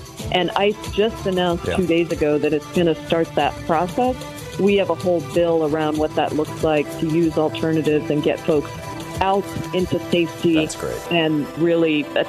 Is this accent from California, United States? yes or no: no; Washington, United States; I come from Washington State. You in Colorado, you have a great vote by mail system as well.